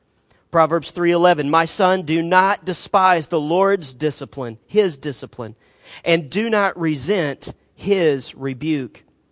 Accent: the South, United States; You know, I'm from the South

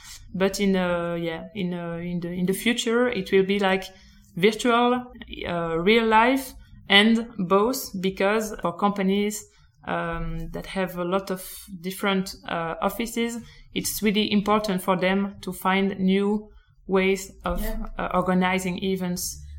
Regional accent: Belgium; English is a second language; I come from Belgium

